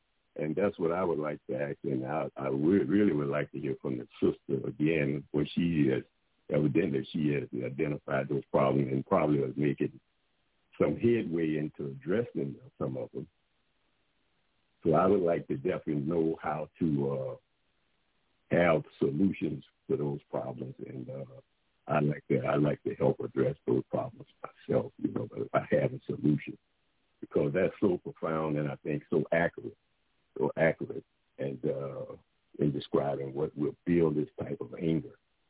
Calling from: Melbourne, Florida, United States; Yes, I'm calling from Melbourne, Florida.

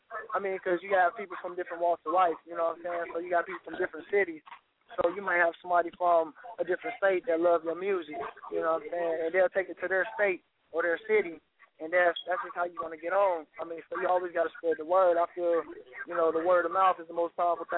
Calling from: Dallas, Texas, United States; Hey, chilling in D-Town, you know, in Dallas, Texas.

